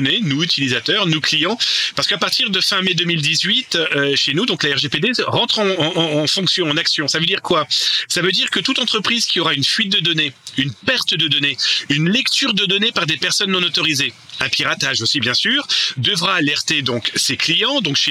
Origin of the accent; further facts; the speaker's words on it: France; c'est ça, chez nous en France